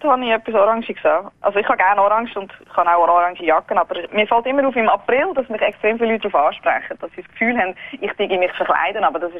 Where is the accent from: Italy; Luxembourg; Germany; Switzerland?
Switzerland; Lucerne; ich bin in Luzern aufgewachsen, am Fuß von der Alpen